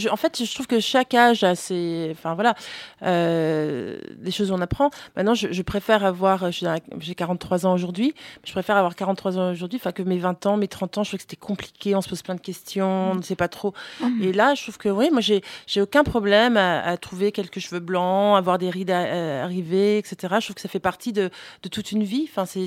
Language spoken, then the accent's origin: French; Florida, United States; Moi, j'ai grandi alors en Floride, sur mon campus à l'école, il y avait des manguiers.